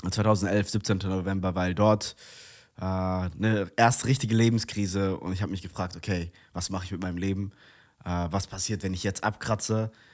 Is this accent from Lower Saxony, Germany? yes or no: no; Langen, Hesse, Germany; wir gehören ab 28, ich bin in der Nähe von Frankfurt groß geworden, in Langen geboren.